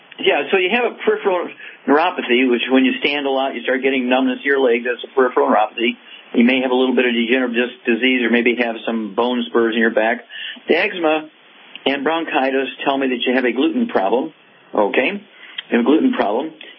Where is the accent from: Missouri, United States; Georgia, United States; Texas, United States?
Missouri, United States; let's start out in Missouri, my home state, and go to Ken.